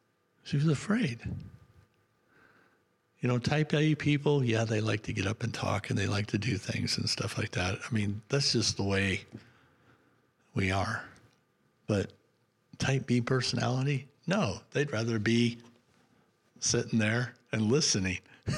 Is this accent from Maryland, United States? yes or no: no; California, United States; of course, when I found out she was from California, that made it even better because I'm from California.